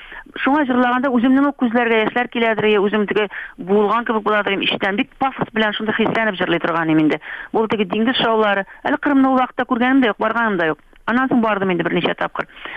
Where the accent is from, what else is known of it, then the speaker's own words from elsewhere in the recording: Bashkortostan, Russia; шуңа күрә Башкортстанга туган авылыма кайттым. Менә мин авылымда үемнән торып сөйләшәм сезнең белән.